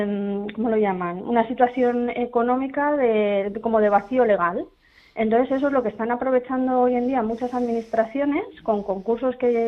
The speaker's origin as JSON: {"language": "Spanish", "town": "Ávila", "region": "Castile and León", "country": "Spain", "lives_now": "Castellón, Spain", "said": "Yo soy de Ávila, llevo ya muchos años en Castellón, pero soy de Ávila capital."}